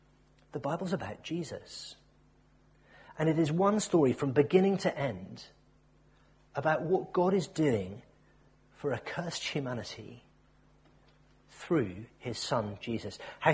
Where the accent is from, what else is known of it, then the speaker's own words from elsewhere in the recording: Cardiff, Wales, United Kingdom; born there; You see, I was born in Cardiff.